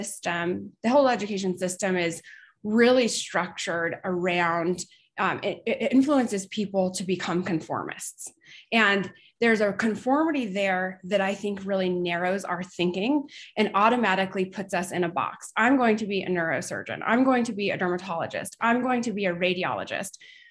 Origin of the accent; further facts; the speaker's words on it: Los Alamos, New Mexico, United States; You know, I grew up in Los Alamos, New Mexico, and you know, there was a culture there that's about, you don't pigeonhole, you think beyond